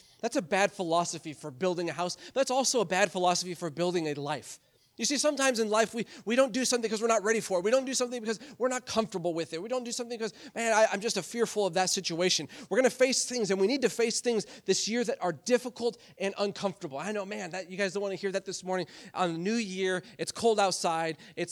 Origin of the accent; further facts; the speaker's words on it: Michigan, United States; and I grew up in Michigan, there was plenty of people that lived in pole barns